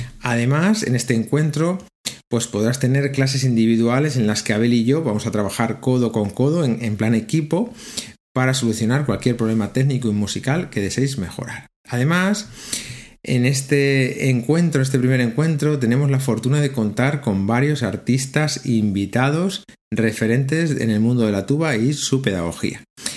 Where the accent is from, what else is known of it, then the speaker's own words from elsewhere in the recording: Toro, Castile and León, Spain; este primer encuentro se celebra en mi tierra, en Toro, Zamora